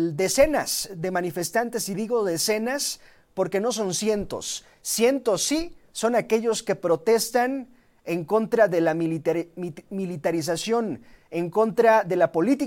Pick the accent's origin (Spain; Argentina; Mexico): Mexico; Y ya sabe usted cómo somos los mexicanos que gustamos del fútbol